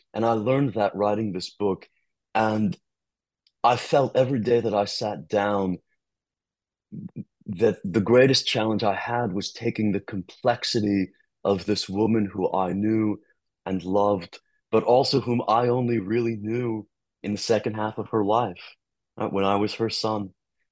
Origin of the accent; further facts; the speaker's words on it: Goshen, New York, United States; I would go to her home where I grew up near Goshen, Hudson Valley.